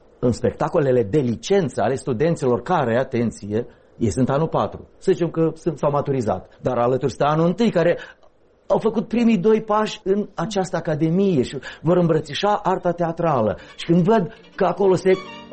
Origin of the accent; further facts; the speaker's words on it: Romania; că noi suntem români, că noi suntem o națiune